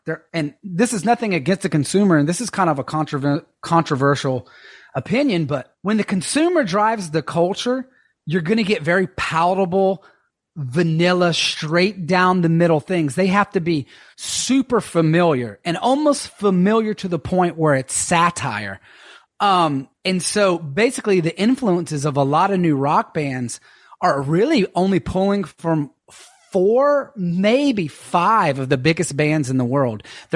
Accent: the South, United States; I'm from the South, so I'm very, very Southern as it is.

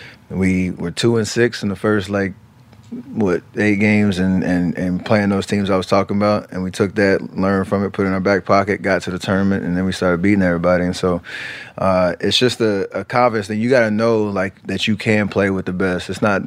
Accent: Charlotte, North Carolina, United States; our guy Anthony Morrow, who I grew up in Charlotte with him

